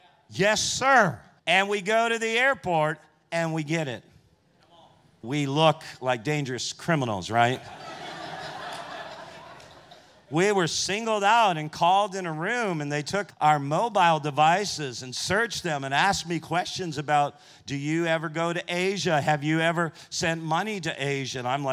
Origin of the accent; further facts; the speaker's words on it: United States; now in Australia; I come from North America. Like, we're intense.